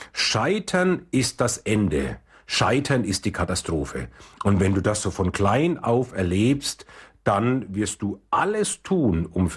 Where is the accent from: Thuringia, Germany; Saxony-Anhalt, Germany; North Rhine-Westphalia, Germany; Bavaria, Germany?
Bavaria, Germany; wie man bei uns in Franken sagt